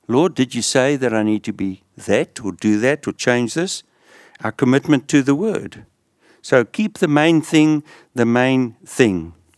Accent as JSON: {"language": "English", "country": "South Africa", "tie": "born or raised there", "second_language": "English", "said": "although I had Dutch parents growing up in South Africa, I'd never learned to read or write it"}